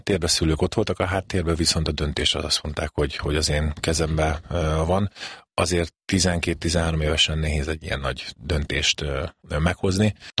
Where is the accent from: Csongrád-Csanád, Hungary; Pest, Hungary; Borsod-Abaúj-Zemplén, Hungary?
Csongrád-Csanád, Hungary; Szeged; also born or lived in Székesfehérvár; Székesfehérvári születésű vagyok, szegedi nevelkedésű, és gyakorlatilag ott kezdtem el kosárlabdázni.